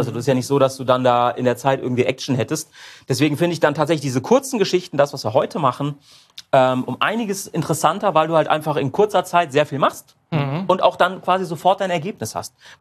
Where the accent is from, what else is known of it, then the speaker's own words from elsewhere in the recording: Udenheim, Rhineland-Palatinate, Germany; ich meine, ich komme aus Udenheim.